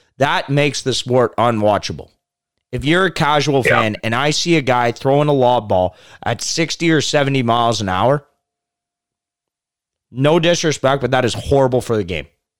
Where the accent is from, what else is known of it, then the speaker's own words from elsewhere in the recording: Canada; Obviously, we're Canadian, so we're a little bit biased here